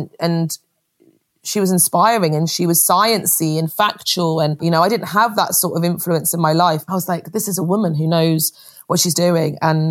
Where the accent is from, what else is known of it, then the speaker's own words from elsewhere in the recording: Muswell Hill, London, United Kingdom; I grew up in North London in a place called Muswell Hill, and Frances was our next door neighbour. And I grew up in a very traditional Greek Cypriot household. You know, my grandparents had all come over from Cyprus